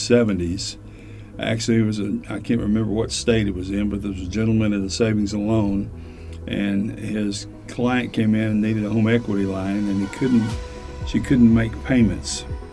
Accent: Hot Springs, Arkansas, United States; I'm born and raised in Hot Springs. My wife and I are from here, so we've lived here all of our life.

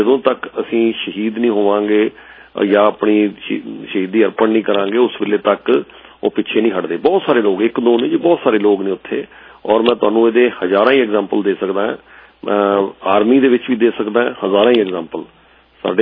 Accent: Punjab, India; ਮੈਂ ਵੀ ਪੰਜਾਬ ਤੋਂ ਹੀ ਹਾਂ

